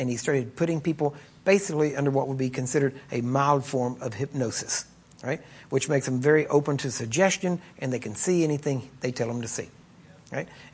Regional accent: Texas, United States; That's as close as the Texan can get.

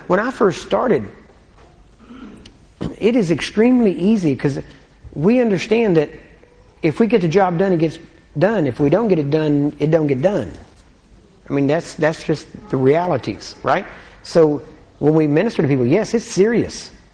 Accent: Texas, United States; accent: Texan; my native tongue is Texan. All right? Yeshua doesn't even hardly come out right. Okay? We're a little closer to the Greek because we're so close to Mexico.

